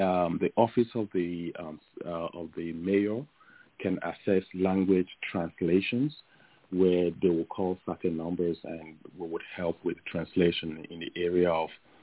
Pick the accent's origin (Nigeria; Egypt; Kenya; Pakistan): Nigeria; Lagos; also born or lived in Kogi State; But I grew up in Lagos